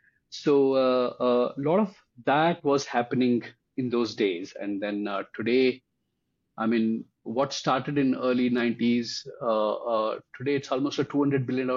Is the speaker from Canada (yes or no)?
no; India; growing up in India and in graduating in early 90s